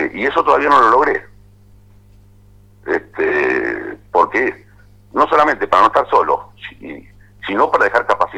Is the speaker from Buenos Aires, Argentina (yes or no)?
no; Casilda, Santa Fe, Argentina; pues me crié en Casilda.